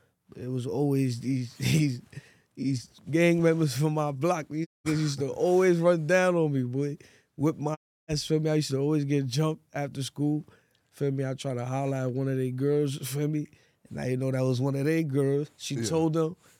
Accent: Côte d’Ivoire; I'm from Ivory Coast.

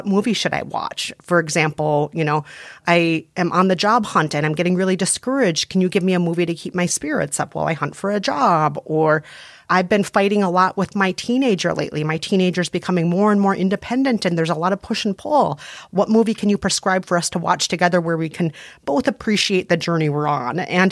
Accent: Midwest, United States; I'm Asian and I'm from the Midwest.

